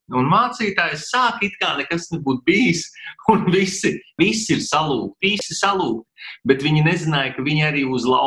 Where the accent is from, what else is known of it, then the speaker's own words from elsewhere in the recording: Cēsis, Cēsis Municipality, Latvia; now in Liepāja, Latvia; Nu, es esmu no Cēsīm